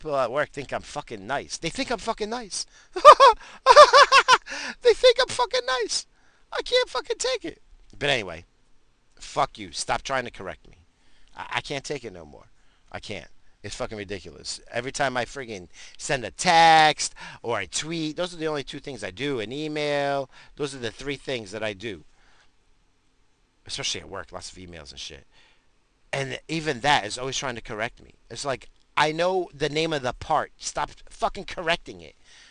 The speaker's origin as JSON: {"language": "English", "country": "United States", "said": "I'm fucking American."}